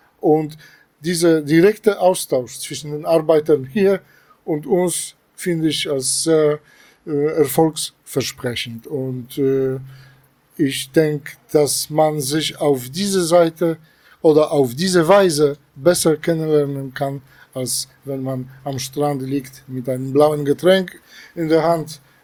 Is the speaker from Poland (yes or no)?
yes; Poland; German is a second language; now in Stuttgart, Germany; ich bin von der Gewerkschaft ver.di. Ich komme ursprünglich aus Polen, lebe schon aber sehr viele Jahre in Baden-Württemberg, in Stuttgart.